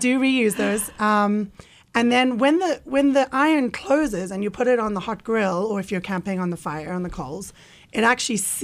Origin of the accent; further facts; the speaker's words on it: South Africa; I'm from South Africa, and this is actually a sandwich that, funnily enough, I've been having since I was a kid.